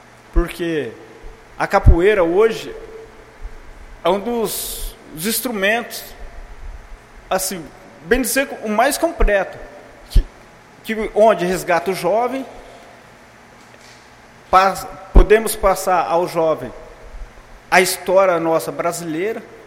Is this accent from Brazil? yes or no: yes; Marília, São Paulo, Brazil; now in Garça, Brazil; Eu saí de Marília, cheguei aqui em Garça, constituí família, pude me formar, pude estudar, me formar, pude me profissionalizar